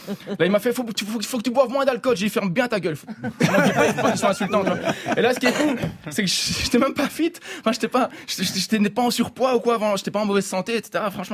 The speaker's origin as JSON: {"language": "French", "country": "Belgium", "said": "je viens de Belgique"}